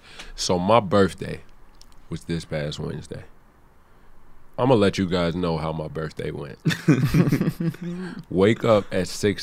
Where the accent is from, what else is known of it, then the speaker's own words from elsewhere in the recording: Chicago, Illinois, United States; Okay, so yeah, I'm from Chicago, Illinois. You feel me?